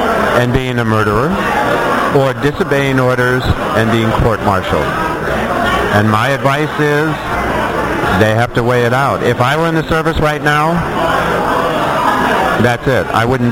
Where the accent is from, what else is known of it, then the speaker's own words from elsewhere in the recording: California, United States; moved away; I knew ahead of time that the chances of me ever being able to move back to my home state and to own a home were very, very slim.